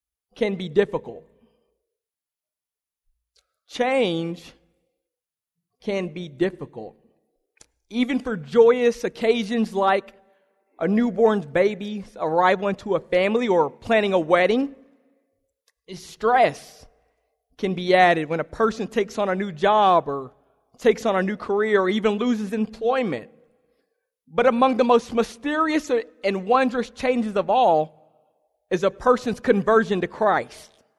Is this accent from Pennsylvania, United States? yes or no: no; Lexington, Kentucky, United States; For those who don't know, I'm from Lexington